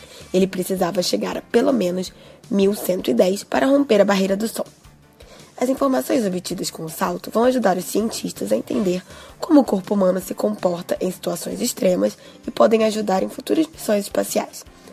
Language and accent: Portuguese; Rio de Janeiro, Brazil; now in São Paulo, Brazil; carioca que fala de ciência em São Paulo.